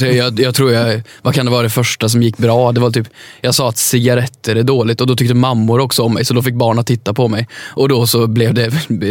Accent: Sunne, Värmland, Sweden; vi båda är från hålor också. Jag är från Sunne. Det är väl ännu mer hålor än vad Grebbestad är. Det måste väl vara. Vi har inga människor där. Det är knappt bilar så går.

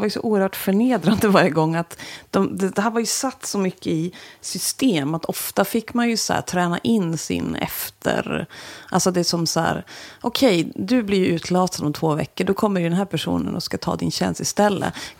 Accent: Frösund, Jämtland County, Sweden; Nej, jag är från Frösund. Det ligger liksom precis vid Östersund.

